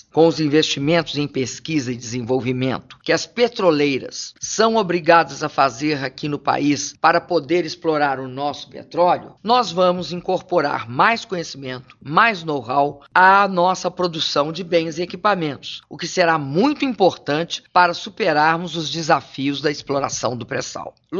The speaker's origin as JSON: {"language": "Portuguese", "region": "Minas Gerais", "country": "Brazil", "said": "como mineira e brasileira"}